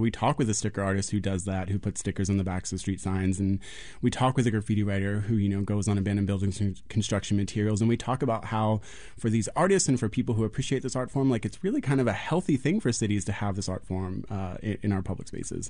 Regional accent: Philadelphia, Pennsylvania, United States; I grew up in Philadelphia walking around. I walk everywhere.

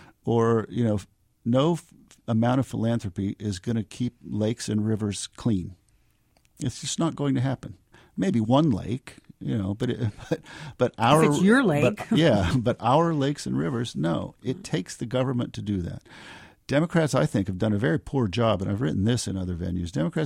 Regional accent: Morgantown, West Virginia, United States; I mean, I grew up in Morgantown, West Virginia, so I know western Pennsylvania better than I know eastern Pennsylvania.

